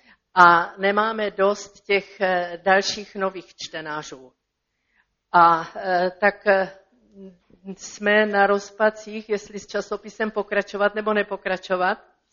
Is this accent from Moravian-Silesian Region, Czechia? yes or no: no; Brno, South Moravian Region, Czechia; Dobrý den … jsem z Brna, z křesťanských sborů